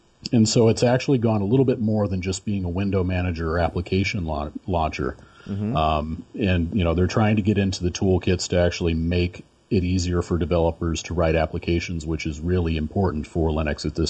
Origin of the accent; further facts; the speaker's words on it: St. Louis, Missouri, United States; now in Florida, United States; I'm from St. Louis, so I'm a Cardinals fan by birth, and I live in Florida right now